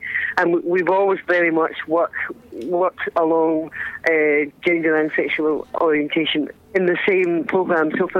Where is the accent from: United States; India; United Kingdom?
United Kingdom; Paisley, Scotland; with a Scotsman from my hometown, actually, of Paisley, who travelled out to Australia